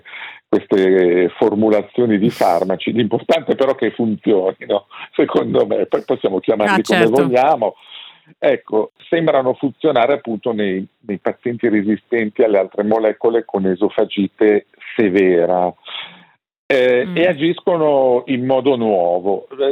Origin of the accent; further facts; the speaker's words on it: Venice, Veneto, Italy; io lo dico da veneziano d'origine